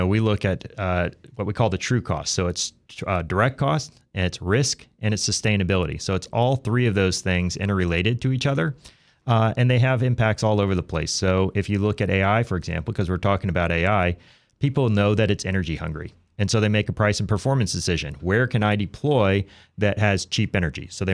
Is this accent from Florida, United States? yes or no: yes; Florida, United States; I'm from Florida, and we get a lot of rain down there as well, and a lot of flooding, and it shuts down the power for a week, right?